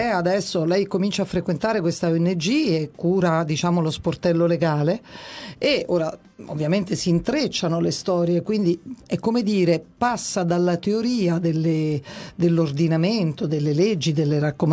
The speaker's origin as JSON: {"language": "Italian", "region": "Apulia", "country": "Italy", "tie": "born there", "lives_now": "Rome, Italy", "said": "in Puglia, quindi sono terrona almeno quanto te."}